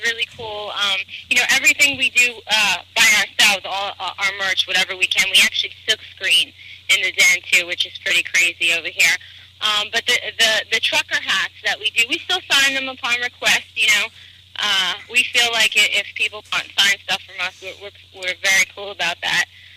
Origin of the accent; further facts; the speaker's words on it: New York, United States; We all met out here, and we're all born and raised in New York.